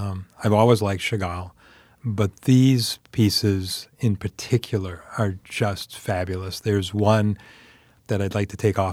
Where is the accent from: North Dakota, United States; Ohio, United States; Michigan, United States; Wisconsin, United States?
Wisconsin, United States; Milwaukee; I remember when I was growing up in Milwaukee, I must have been 6 or 7, and the circus would come to Milwaukee